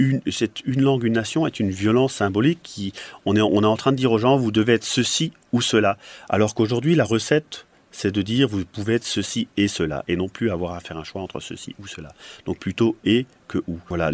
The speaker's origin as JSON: {"language": "French", "region": "Grand Est", "country": "France", "said": "On l'a vu chez nous, en Alsace-Lorraine"}